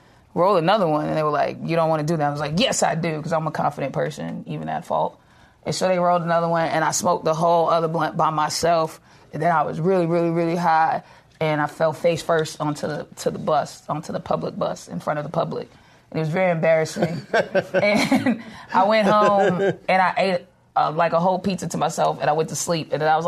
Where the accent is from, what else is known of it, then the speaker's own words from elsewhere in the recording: Boston, Massachusetts, United States; I'm from Boston too.